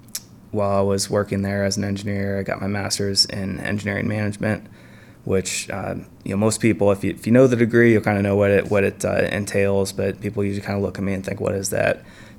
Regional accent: Powell, Ohio, United States; I was born and raised in Columbus, Ohio. Actually, I'm born and raised in Powell, just kind of north of Columbus, just outside of the outer belt.

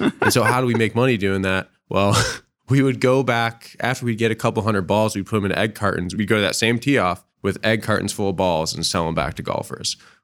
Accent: Cleveland, Ohio, United States; born there; So I was born in Cleveland and I went to Ohio State. I was born on the west side of Cleveland in 1990.

